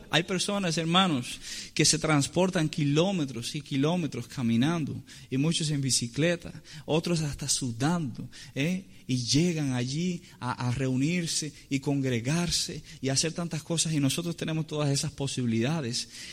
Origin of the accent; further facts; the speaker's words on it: Cuba; Yo me acuerdo cuando era niño, en Cuba había que hacerlo.